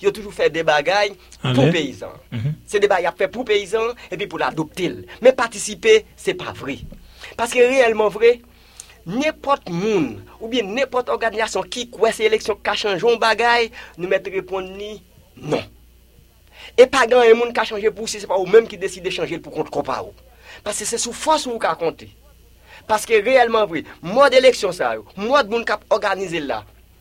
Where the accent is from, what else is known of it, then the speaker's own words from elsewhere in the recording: Haiti; Ça fait mal en tant que haïtien